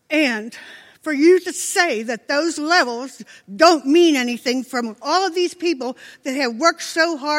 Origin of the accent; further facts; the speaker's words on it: Dayton, Ohio, United States; I'm from Dayton, Ohio.